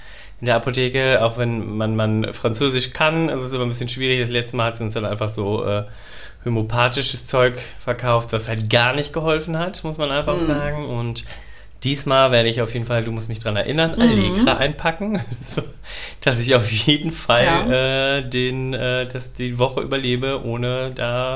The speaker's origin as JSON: {"language": "German", "region": "North Rhine-Westphalia", "country": "Germany", "said": "ich komme vom Dorf, aus dem Oberbergschen"}